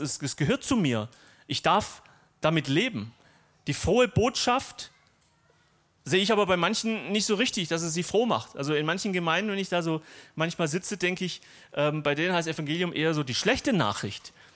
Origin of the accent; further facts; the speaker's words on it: Gaildorf, Baden-Württemberg, Germany; bei uns, wo ich herkomme, in Galdorf, in Schwäbisch Hall